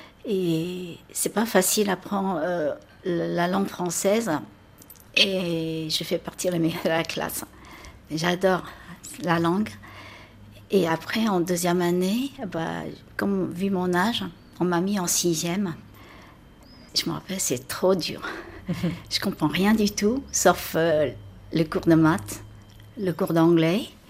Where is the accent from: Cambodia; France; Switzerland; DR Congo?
Cambodia; chez nous, au Cambodge, j'ai toujours grandi au Cambodge, malgré que je suis d'origine chinoise